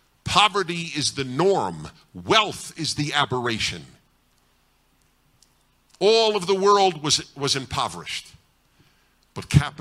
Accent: Brooklyn, New York, United States; I grew up in Brooklyn, New York, in the middle of the middle of the middle class.

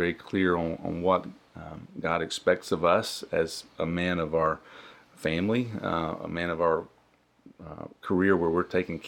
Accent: Gadsden, Alabama, United States; in Gadsden, so we're both from Gadsden.

